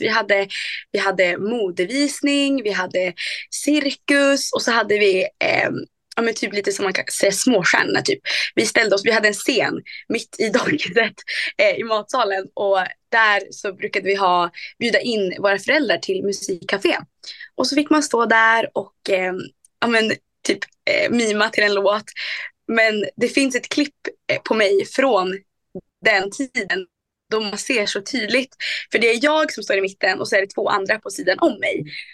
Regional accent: Skellefteå, Västerbotten County, Sweden; Man kanske inte hör det, för att folk brukar säga att jag inte har så grov dialekt, men jag kommer från Skellefteå. Långt upp i norr. Jag är 19 år gammal och

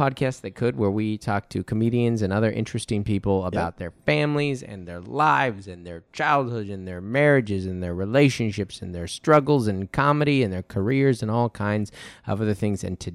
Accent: Washington, United States; Jeff and I have a lot in common in that we grew up in the South Puget Sound region.

